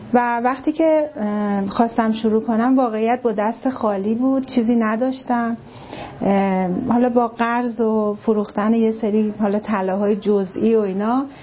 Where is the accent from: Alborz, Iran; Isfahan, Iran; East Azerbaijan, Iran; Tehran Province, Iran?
Tehran Province, Iran; Tehran; born there; توی تهران.